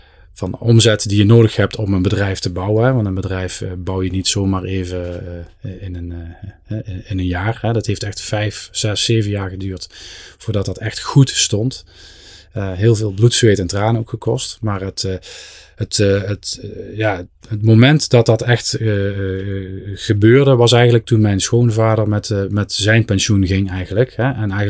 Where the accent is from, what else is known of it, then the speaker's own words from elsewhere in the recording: Venray, Limburg, Netherlands; Ik ben geboren en getogen in Venray